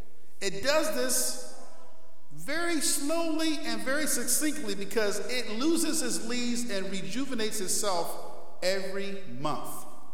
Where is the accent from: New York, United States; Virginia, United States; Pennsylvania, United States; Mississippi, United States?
New York, United States; Rochester; When you have effects of lake effect snow, like where I grew up in Rochester, you need evergreens.